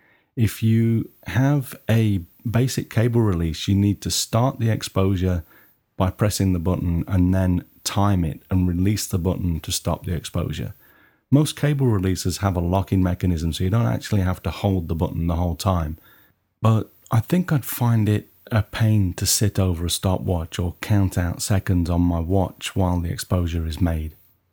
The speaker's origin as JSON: {"language": "English", "town": "Nottingham", "region": "East Midlands", "country": "United Kingdom", "accent": "Nottingham", "said": "that's B-U-L-B for those of you that are having problems with my Nottingham accent"}